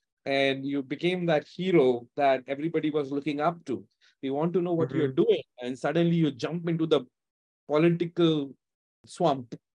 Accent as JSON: {"language": "English", "country": "India", "said": "Being an Indian citizen, I know a lot of things in what's going on in the U.S."}